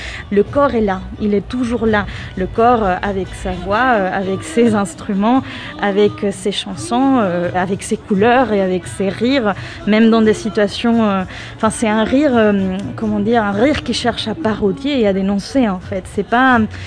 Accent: Peru; Enfin, moi, je me souviens au Pérou, en tout cas, moi, je viens du Pérou

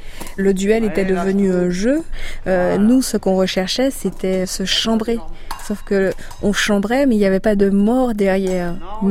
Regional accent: Guadeloupe; ce qu'il faut savoir, c'est que chez nous, en Guadeloupe, c'est une île très sportive.

